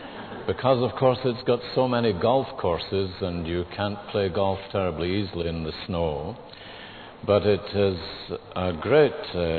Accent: Scotland, United Kingdom; make me feel really at home as a Scotsman with this kind of weather.

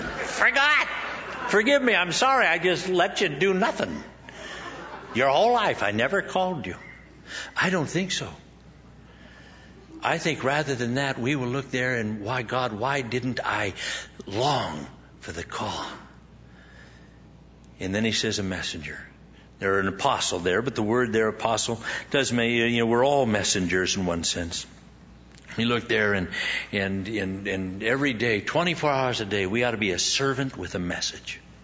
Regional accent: Scotland, United Kingdom; You don't understand. I'm Scottish.

